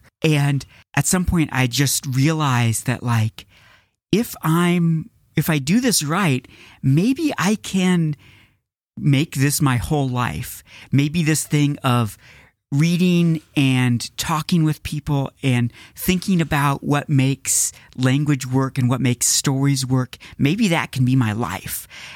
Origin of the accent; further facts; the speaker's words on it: Topeka, Kansas, United States; So I attended Washburn University for my undergrad, which is in Topeka. It was my hometown school.